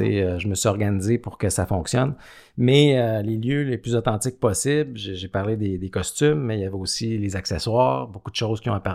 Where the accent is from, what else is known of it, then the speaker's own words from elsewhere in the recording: Gentilly, Quebec, Canada; à Gentilly, dans mon village natal